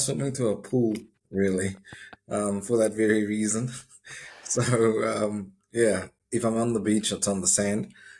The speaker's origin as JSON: {"language": "English", "town": "Cape Town", "region": "Western Cape", "country": "South Africa", "tie": "born or raised there", "said": "I'm born in Cape Town, South Africa. Lived there for the first 21 years of my life. And, then went and did a bit of traveling and stayed abroad for a few years. And then went back to South Africa for another 10."}